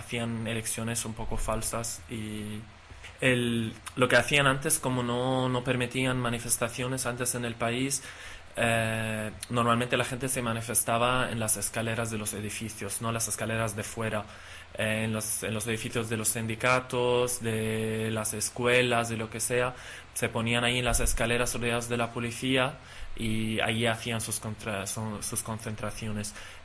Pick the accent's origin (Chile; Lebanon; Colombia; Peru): Lebanon; also born or lived in Egypt; now in Barcelona, Spain; soy del Líbano, vivo en Barcelona. Viví en Egipto un año y medio y he hecho muchos viajes después.